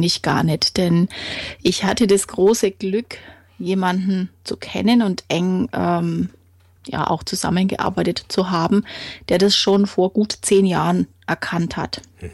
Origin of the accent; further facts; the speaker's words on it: Bavaria, Germany; Ich bin aus dem Frankenland. Da bin ich auch stolz drauf.